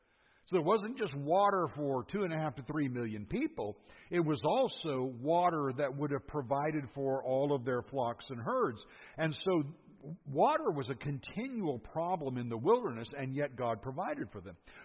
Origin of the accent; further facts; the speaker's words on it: California, United States; when I grew up and lived in California for just a short period of time, 48 years, and during that time did a bit of dirt bike riding out in the California desert